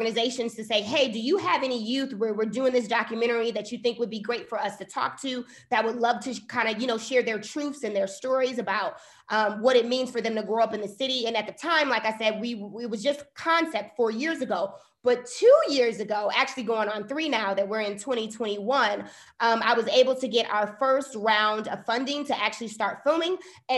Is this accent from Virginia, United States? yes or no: no; Milwaukee, Wisconsin, United States; I want to tell stories about what's happening right here in my hometown. And so I became a little bit more stationary, but we do have an office that's also opening in Chicago this spring.